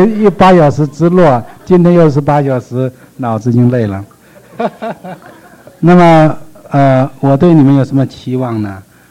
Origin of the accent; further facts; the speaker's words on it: China; 他没到中国，我们从中国来，我们可以回到中国